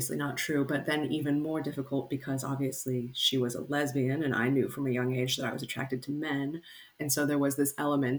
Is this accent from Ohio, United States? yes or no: yes; Cincinnati, Ohio, United States; moved away as an adult; now in Australia; I am born and raised in Cincinnati, Ohio.